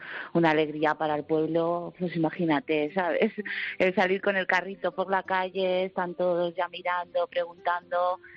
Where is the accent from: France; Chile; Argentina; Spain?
Spain; Alicante, Valencian Community; moved away; yo soy de Alicante, capital, entonces yo vine aquí hace 9 años.